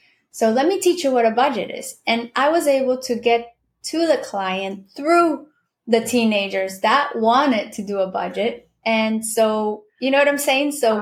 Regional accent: Peru; English is a second language; I'm from Peru, right? So I may be different than somebody from the Caribbean or somebody from Mexico or somebody from Chile.

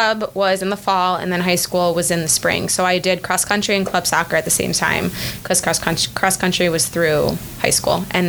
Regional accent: Libertyville, Illinois, United States; I'm from Chicago, suburbs of Chicago, Libertyville, Illinois. I went to Libertyville High School. I lived there until I went off to college

